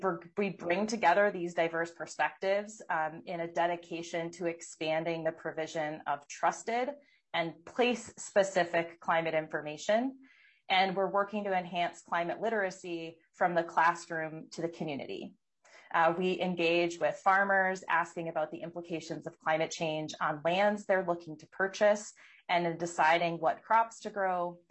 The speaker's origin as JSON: {"language": "English", "region": "Wisconsin", "country": "United States", "tie": "born or raised there", "lives_now": "Minnesota, United States", "said": "I grew up in Wisconsin, but my career has taken me outside of the region, but I'm really thrilled to be back."}